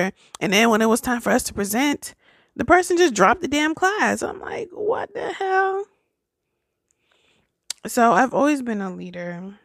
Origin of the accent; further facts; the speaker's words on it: United States; born there; I'm Caribbean and I was born in America